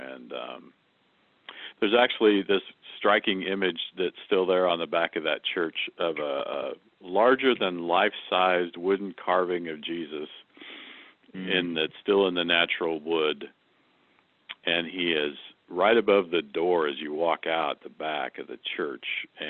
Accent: Independence, Missouri, United States; I grew up in Independence, Missouri, on the western side of that community where we were actually at the time in the Kansas City School District.

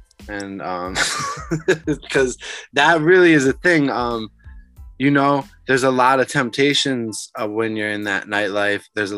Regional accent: Newport, Rhode Island, United States; So I think growing up in Newport and seeing how people preserve things, I wanted to preserve this DJ thing the same way

